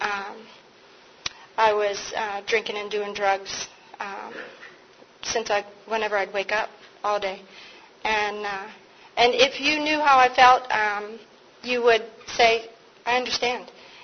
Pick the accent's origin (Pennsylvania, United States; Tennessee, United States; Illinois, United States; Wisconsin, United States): Pennsylvania, United States; Pittsburgh; And I'm from Pittsburgh. Al's from Pittsburgh, too.